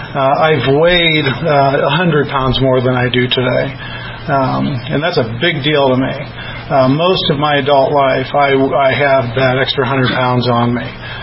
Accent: St. Louis, Missouri, United States; now in Colorado, United States; I'm from St. Louis, Missouri, but now I do live here in Colorado.

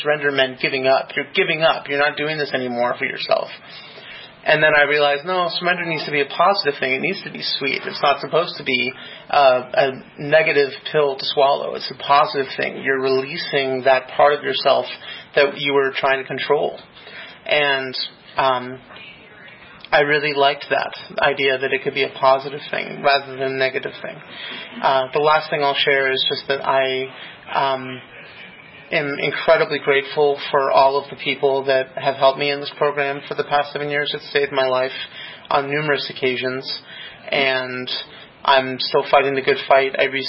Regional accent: Denver, Colorado, United States; let me share first that I'm from Denver, Colorado.

